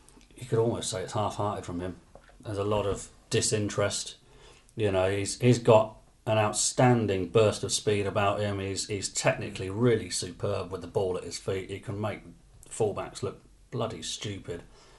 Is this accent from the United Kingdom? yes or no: yes; Wales, United Kingdom; You're preaching to the converted, mate, because I am Welsh.